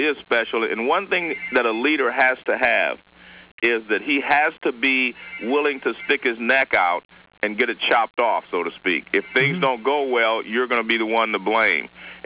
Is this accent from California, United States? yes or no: yes; Oakland, California, United States; We're both from Oakland, California.